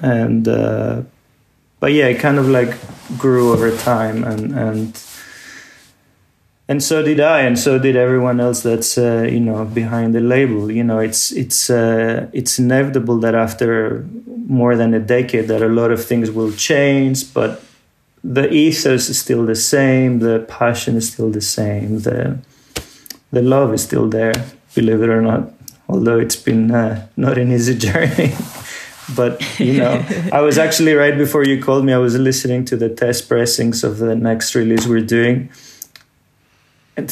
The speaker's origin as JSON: {"language": "English", "town": "Athens", "region": "Attica", "country": "Greece", "tie": "born or raised there", "said": "growing up in Athens was a very limited, despite being a big, huge European capital, it was a very, very limiting space to engage with anything that had to do with subcultures, with underground music and independent music"}